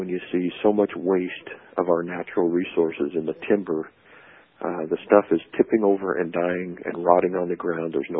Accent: John Day, Oregon, United States; I was born and raised here in John Day, Oregon.

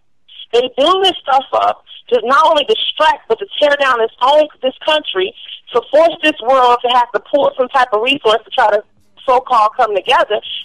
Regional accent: Chicago, Illinois, United States; I grew up in Chicago, Illinois. That place has always been segregated, segregated to this day.

